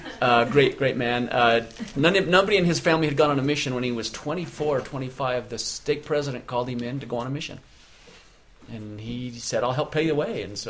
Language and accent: English; Provo, Utah, United States; I remember growing up in Provo there.